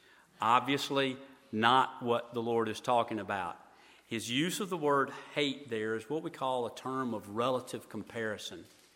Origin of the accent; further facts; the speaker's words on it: Mississippi, United States; Now, I've mentioned that I'm from Mississippi. For those of us who have grown up in the South and probably elsewhere